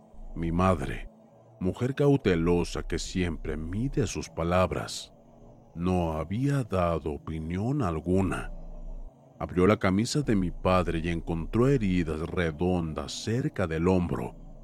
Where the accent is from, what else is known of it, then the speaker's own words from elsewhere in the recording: Tlaxcala, Mexico; Viví en una zona rural del estado de Tlaxcala hace unos 12 años. Trabajaba con mi familia en el campo, principalmente con cultivos de maíz.